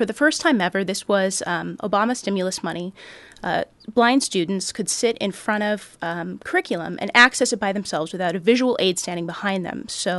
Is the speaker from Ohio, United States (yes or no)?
no; Corvallis, Oregon, United States; In Corvallis, Oregon, which is my hometown.